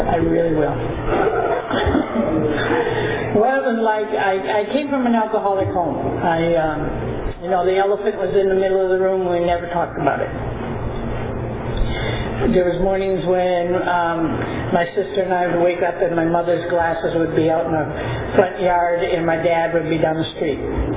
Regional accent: Minnesota, United States; I'm from Minnesota, so the accent will come and it'll stay too, probably. We moved to Minneapolis.

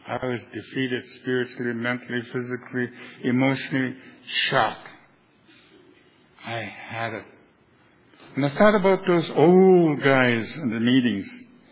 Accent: British Columbia, Canada; I'm from Canada, British Columbia, about 2.5 hours from Vancouver. My tribe is the Thompson tribe, the Inshakapmin people. We are the knife people.

